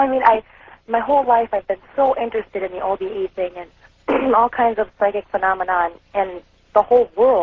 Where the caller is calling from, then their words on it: Minneapolis, Minnesota, United States; from Minneapolis.